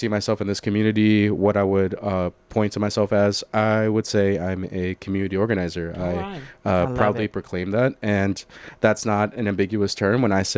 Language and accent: English; Tennessee, United States; also born or lived in Santa Ana, California; And I have grown up here in Tennessee since I was 6 months old, maybe a little before that. But I was born in California in Santa Ana. And I've just grown up here all in Middle Tennessee.